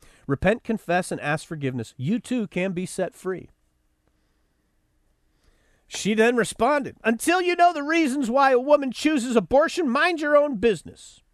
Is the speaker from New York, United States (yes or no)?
yes; Buffalo, New York, United States; born there; I mean, I was born there, but I never lived there. I was born in South Buffalo, and I lived there for like a couple of months.